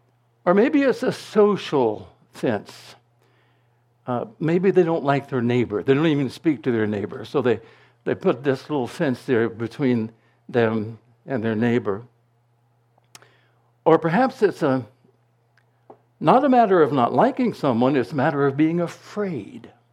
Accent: North Carolina, United States; I grew up in North Carolina. That's not the Deep South, but that's South. That's Southern.

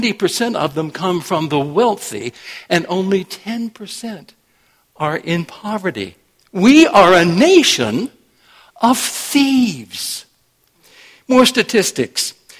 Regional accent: Rockingham, North Carolina, United States; When I grew up in Rockingham, North Carolina, we didn't have to lock the doors to our house.

